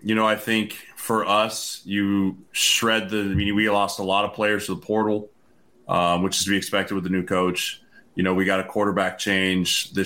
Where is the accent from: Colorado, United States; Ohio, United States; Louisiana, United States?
Colorado, United States; Lakewood; Colorado boy, where are you from? I'm from there originally.